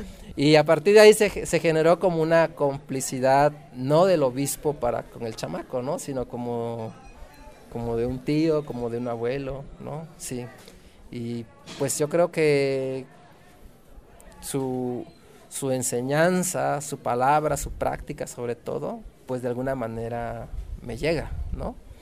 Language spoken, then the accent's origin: Spanish; Tehuantepec, Oaxaca, Mexico; Yo vengo de Tehuantepec, en donde, a pesar de que tiene una memoria histórica de descendientes de pueblos indios y tenemos prácticas tan cercanas como los pueblos de San Blas